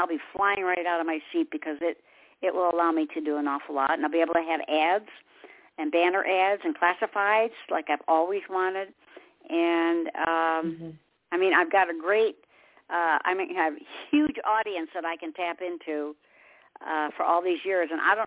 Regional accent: Detroit, Michigan, United States; and I'm from Detroit, so that's Motown

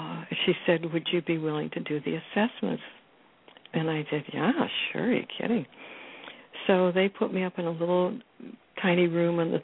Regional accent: Ohio, United States; And I said, I'm a mediator from Ohio.

